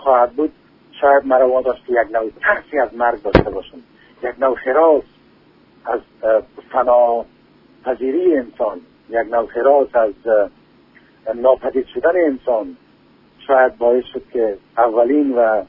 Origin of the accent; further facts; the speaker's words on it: Tabar, Sar-e Pol, Afghanistan; born there; در روزگاران کودکی که من هنوز شاید 7-8 سال بیشتر نداشتم، در روستای تبر در سنچارک در ولایت سرپل افغانستان به دنیا آمدیم.